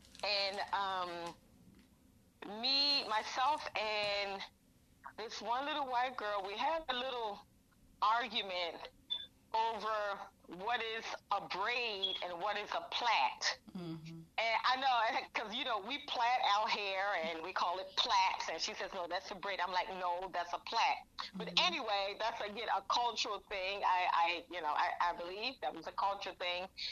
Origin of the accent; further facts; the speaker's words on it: Baltimore, Maryland, United States; brother and my other two sisters, we all grew up together. And I have, you know, so many memories of us growing up in Baltimore and living on Willard Street.